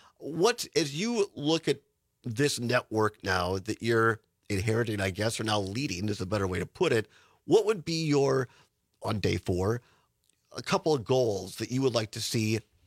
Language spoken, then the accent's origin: English; Richland Center, Wisconsin, United States; I grew up in Richland Center and WRCO, and now part of it is WRCE, is my home station.